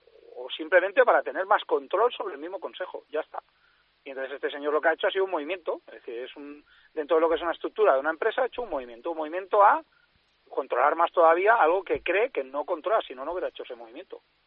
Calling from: Pineda de Mar, Catalonia, Spain; de Pineda.

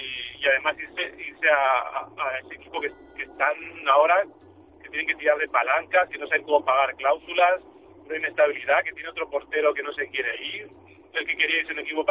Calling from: Mollet del Vallès, Catalonia, Spain; de Mollet.

